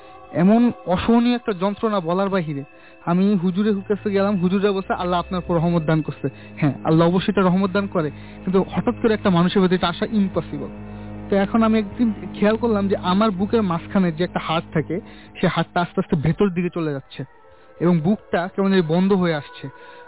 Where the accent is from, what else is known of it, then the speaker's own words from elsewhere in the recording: Narayanganj, Dhaka Division, Bangladesh; আমি ডেমরা থেকে এসেছি, ডেমরা নারায়ণগঞ্জ।